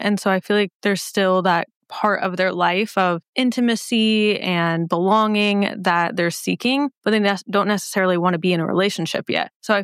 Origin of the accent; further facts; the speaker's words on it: Omaha, Nebraska, United States; But I think about Omaha, which is my hometown and Kara's hometown, where literally everyone knows everyone.